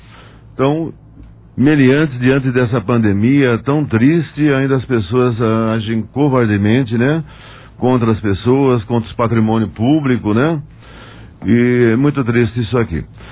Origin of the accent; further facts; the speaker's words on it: Fernando Prestes, São Paulo, Brazil; Eu também aproveito aqui para mandar um abraço para todos, minha terra natal, né?